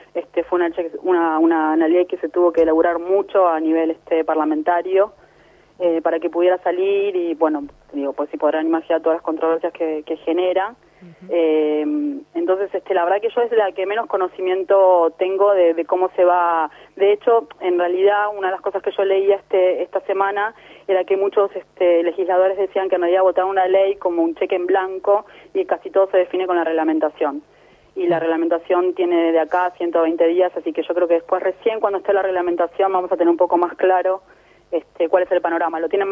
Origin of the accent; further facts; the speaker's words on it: Argentina; como argentinos, no tenemos ni idea de lo que es eso.